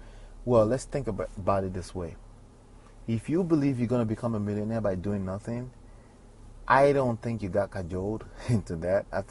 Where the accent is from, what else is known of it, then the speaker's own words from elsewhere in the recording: United States; born there; As a kid who was raised by Nigerian parents, identifies as a Nigerian, born in America, seen multiple different cultures and, you know, traveled a little bit.